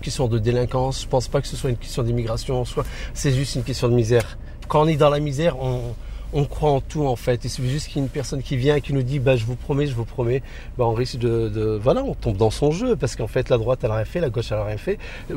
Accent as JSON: {"language": "French", "country": "Morocco", "said": "Moi, je peux pas voter. Mmh. Je suis marocain."}